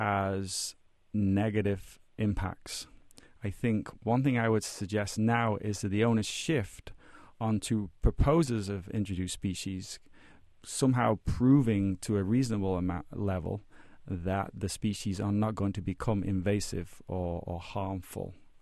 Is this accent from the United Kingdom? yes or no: yes; England, United Kingdom; as you talked about the pheasant, growing up in England, I too, amongst all my farming relatives